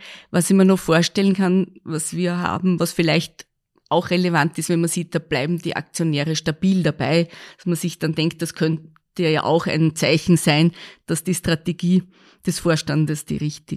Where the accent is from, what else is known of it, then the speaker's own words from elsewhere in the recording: Lower Austria, Austria; now in Innviertel, Austria; ich komme aus dem Weinviertel